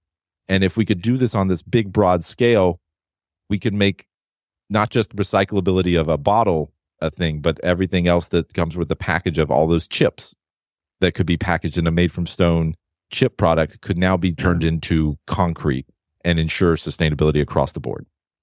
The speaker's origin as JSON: {"language": "English", "town": "Blacksburg", "region": "Virginia", "country": "United States", "tie": "born or raised there", "said": "I grew up in Blacksburg, Virginia, so I'm a Virginia Tech Hokies fan."}